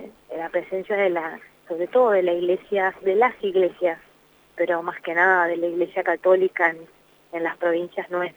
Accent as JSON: {"language": "Spanish", "country": "Argentina", "tie": "born or raised there", "said": "yo estoy volviendo ahora a mi pueblo, seguramente va a ser difícil volver, está difícil, virulento el tema, sobre todo en mi pueblo, que es 30.000 habitantes en el norte, en el límite con Corrientes."}